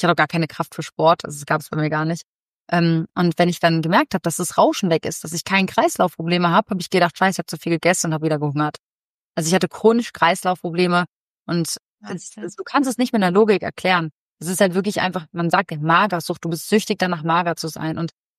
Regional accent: Cologne, North Rhine-Westphalia, Germany; born there; bin nach Köln gezogen, wieder zurück zu meinem Geburtsort

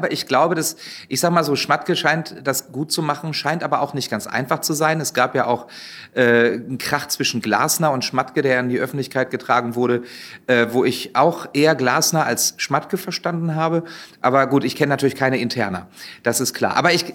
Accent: Wolfsburg, Lower Saxony, Germany; Ich komme ja ursprünglich aus Wolfsburg.

